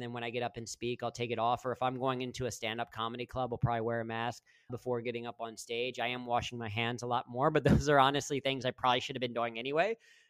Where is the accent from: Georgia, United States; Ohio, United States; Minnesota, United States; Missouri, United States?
Ohio, United States; Mason; so I grew up in Mason, so a lot of times we're out in that area.